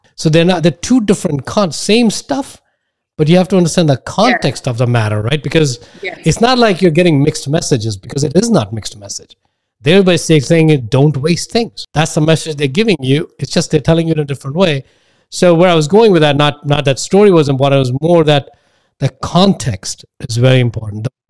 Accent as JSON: {"language": "English", "country": "India", "tie": "born or raised there", "said": "At least growing up in India, I didn't have to do that because everybody understood me because I grew up in that culture."}